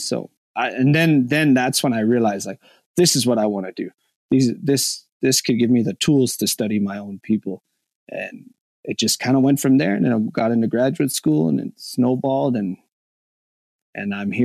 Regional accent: Montana, United States; growing up in Crow, I had a fairly strong connection with culture and identity. So I was always aware, for the most part, that being a Crow Indian, you know, is different than everybody else.

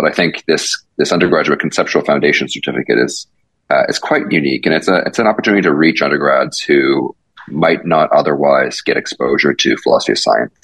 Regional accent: Toronto, Ontario, Canada; I grew up in Toronto, yep. And I spent more years in Toronto than anywhere else.

